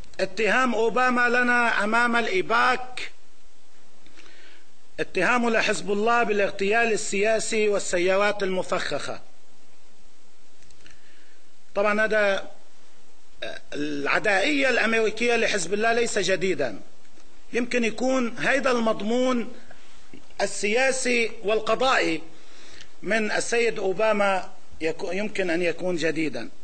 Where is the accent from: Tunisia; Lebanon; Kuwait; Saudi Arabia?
Lebanon; أن لا نتدخل كلبنانيين فيما يجري في سوريا